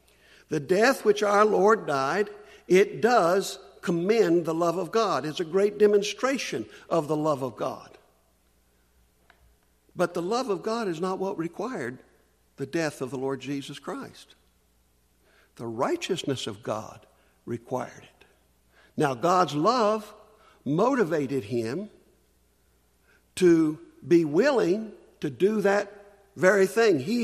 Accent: West Virginia, United States; also born or lived in Key West, Florida; I was born in Key West, Florida. I have no idea what that has to do with my salvation, but it's got something to do with it. I was raised mostly in West Virginia.

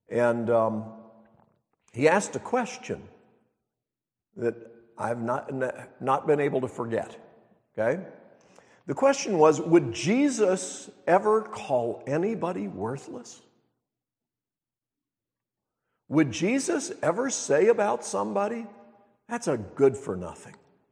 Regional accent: Montreat, North Carolina, United States; When I was growing up in Montreat, North Carolina, I used to start every Sunday morning listening to some radio broadcasts from WFGW, WMIT, the Billy Graham radio stations in Black Mountain.

